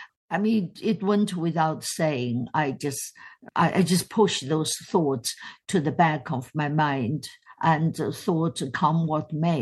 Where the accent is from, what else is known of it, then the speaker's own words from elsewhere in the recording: Sichuan, China; moved away as an adult; I came from Sichuan province, a province of 90 million people.